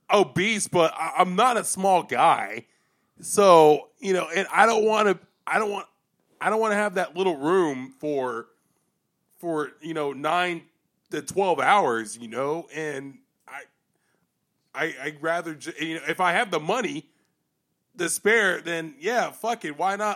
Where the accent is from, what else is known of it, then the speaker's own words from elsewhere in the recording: Atlanta, Georgia, United States; Well, I grew up around the Atlanta airport, obviously.